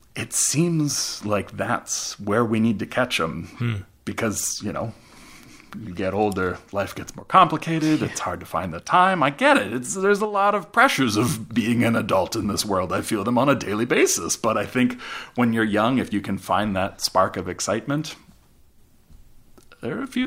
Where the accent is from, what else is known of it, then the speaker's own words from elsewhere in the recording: Alaska, United States; You know, I grew up in Alaska. I grew up playing with the symphony and going to symphony concerts in Anchorage all the time.